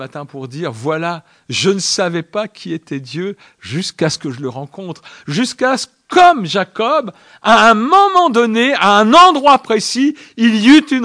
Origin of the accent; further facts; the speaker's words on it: Normandy, France; je suis un Normand à l'origine, installé en Bretagne depuis bien longtemps. Mais à l'origine, j'ai passé ma vie en Normandie.